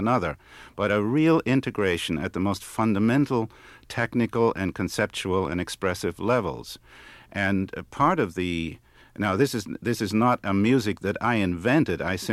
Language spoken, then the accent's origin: English; New York, United States; I, as a teenager, was growing up in New York